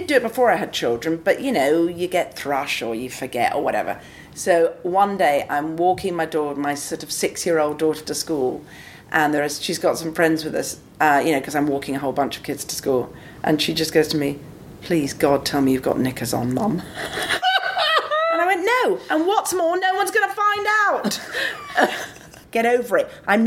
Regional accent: Scotland, United Kingdom; Oh, I'm Scottish.

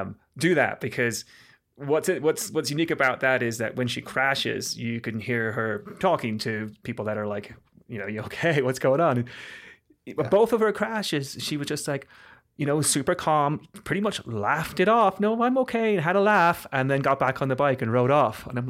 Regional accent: Ireland; born or raised there

